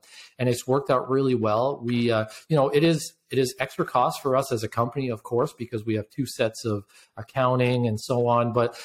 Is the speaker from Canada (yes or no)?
yes; Canada; So as a Canadian, we had to get an E1 visa, which is a visa that allows us to work in the United States.